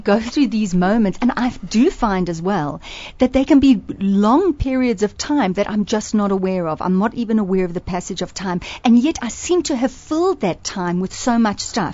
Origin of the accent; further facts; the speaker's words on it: South Africa; I'm from South Africa, sorry.